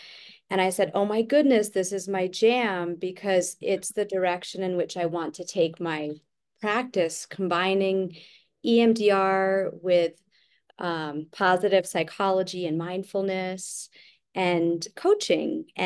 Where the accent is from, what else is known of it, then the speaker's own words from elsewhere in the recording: Santa Fe, New Mexico, United States; from Santa Fe, New Mexico.